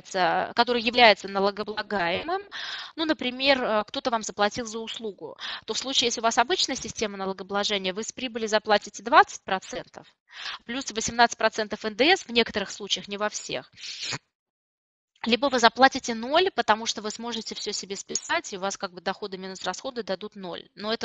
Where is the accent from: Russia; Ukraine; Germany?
Russia; Saint Petersburg; я сама из Санкт-Петербурга